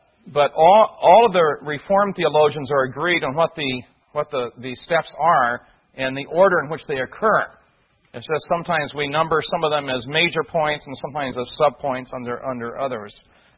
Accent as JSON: {"language": "English", "region": "Midwest", "country": "United States", "tie": "born or raised there", "said": "at least in the part of the country I grew up in the Midwest today"}